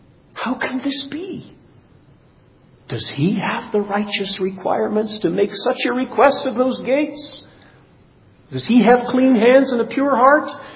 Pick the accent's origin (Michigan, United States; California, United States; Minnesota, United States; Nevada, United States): Michigan, United States; Grand Rapids; I remember growing up in Grand Rapids, they always had a fantastic performance of this.